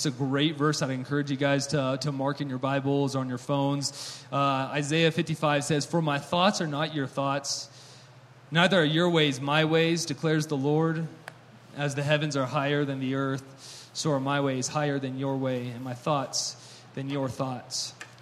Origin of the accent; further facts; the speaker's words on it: Tahoe, United States; I grew up here in Tahoe